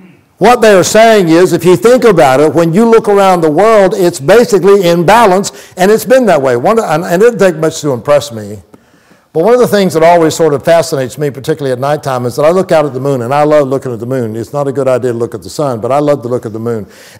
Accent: Florida, United States; When I was growing up in Florida, I heard stories about how that one day Florida is going to sink into the ocean

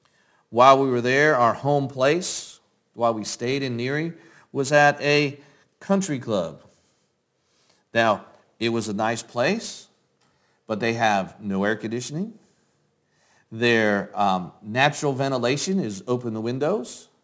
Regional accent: Florida, United States; I'm from Florida. That wasn't hot.

